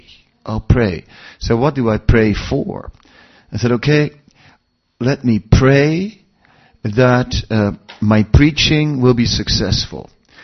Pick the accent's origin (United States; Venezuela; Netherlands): Netherlands; English is a second language; I'm from Holland, you know, it's a very Protestant place.